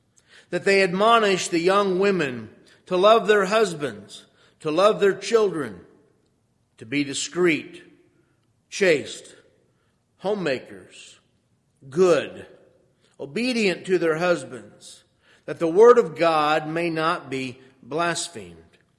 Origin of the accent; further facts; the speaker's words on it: Kentucky, United States; accent: Kentucky; That wasn't my learned Kentucky accent coming out when I said fellowship.